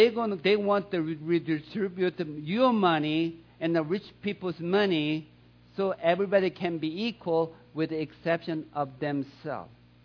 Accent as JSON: {"language": "English", "country": "South Korea", "second_language": "English", "said": "See, I came from South Korea."}